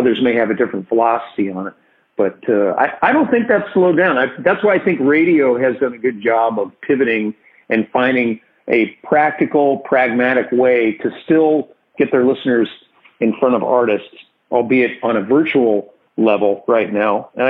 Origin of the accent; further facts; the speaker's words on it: California, United States; also born or lived in Philadelphia / Pittsburgh / Chicago; I was born in Philadelphia, but we moved around a little bit before I was 10. So, from the time I was born, Philadelphia, California, Pittsburgh, Chicago, and then back to Los Angeles, and that's all before I was 10.